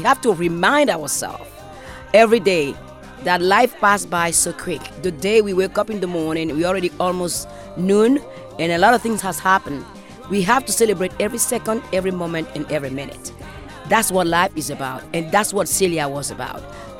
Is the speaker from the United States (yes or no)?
no; Benin; Well, I am from Benin